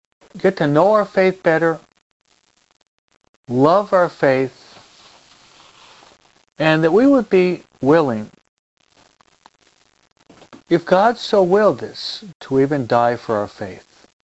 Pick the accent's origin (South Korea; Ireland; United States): United States; East Coast; Now, I'm from the East Coast, so I've often seen the snow coming down